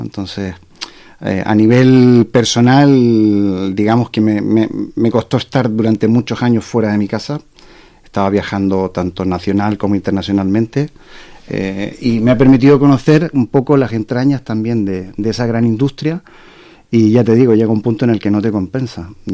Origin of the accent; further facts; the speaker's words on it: Chile; moved away as an adult; now in Barcelona, Spain; Bueno, yo soy chileno, llevo más de 20 años viviendo en Barcelona.